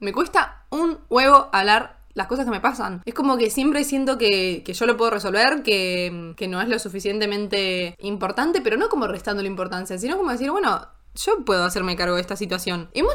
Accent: Buenos Aires, Argentina; Volví a Buenos Aires, a mi tierra.

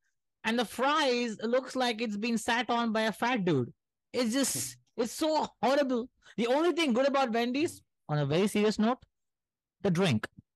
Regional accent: Bangalore, Karnataka, India; Okay, I'm born in Bangalore. I told you this. I'm from Bangalore.

